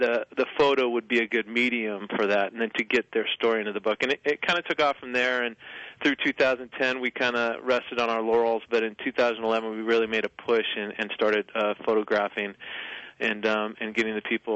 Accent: Vancouver, Washington, United States; Well, I hail from a small town called Vancouver, Washington, which is across the river from Portland, Oregon.

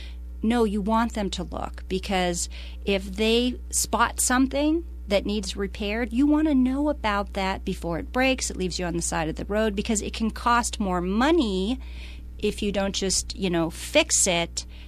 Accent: Ohio, United States; So I'm originally from Ohio, outside Youngstown, Cleveland, Akron, Pittsburgh, Motorhead capital of the world.

